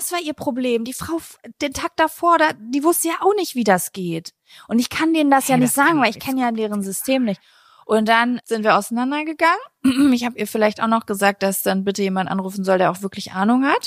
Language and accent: German; Lübbecke, North Rhine-Westphalia, Germany; Ich komme aus Lübbecke.